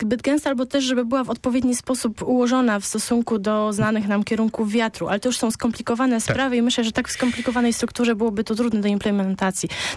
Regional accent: Poznań, Greater Poland Voivodeship, Poland; jestem rozpoznawalna przez to, że jestem z Poznania

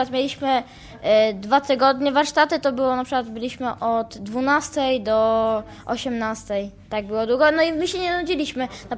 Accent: Szamocin, Greater Poland Voivodeship, Poland; My jesteśmy z Szamocina

